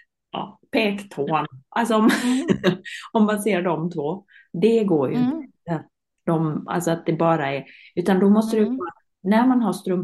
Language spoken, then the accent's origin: Swedish; Finland; Nej, men jag är ju från Finland.